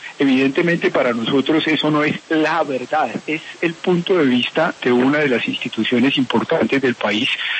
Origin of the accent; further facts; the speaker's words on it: Colombia; a nosotros como colombianos, y a partir de eso tratar de encontrar un camino para reconstruir juntos un futuro para nosotros en Colombia.